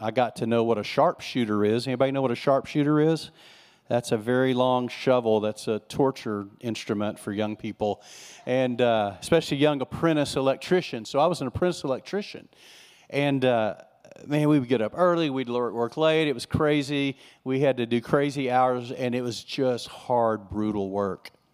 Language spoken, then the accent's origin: English; Texas, United States; I grew up in West Texas. There wasn't any waves to ride in West Texas. There were no oceans.